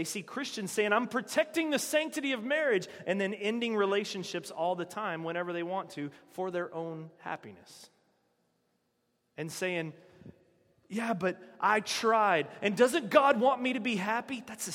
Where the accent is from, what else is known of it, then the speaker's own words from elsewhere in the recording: North Carolina, United States; Yesterday, in my home state of North Carolina, they passed a law